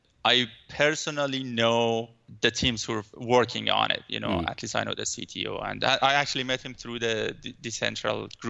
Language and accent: English; Iran; now in Vancouver, Canada; I'm from Vancouver, but I mean, I'm living in Vancouver, but I'm originally from Iran.